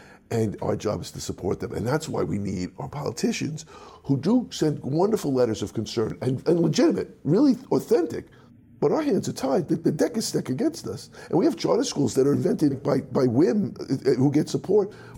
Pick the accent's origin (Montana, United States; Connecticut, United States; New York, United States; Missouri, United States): New York, United States; Bronx; also born or lived in Valley Stream; like I grew up in the Bronx, you know, I was in the Bronx a little longer than you were. At that time, it was very Irish where I was, very Irish. And then we moved to Valley Stream.